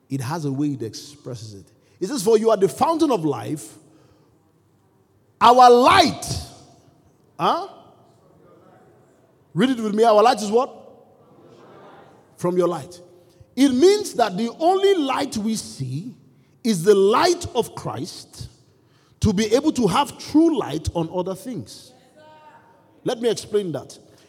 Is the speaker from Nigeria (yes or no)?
yes; Kano, Nigeria; born there; Now, I was born in Kano. My parents are in Kano.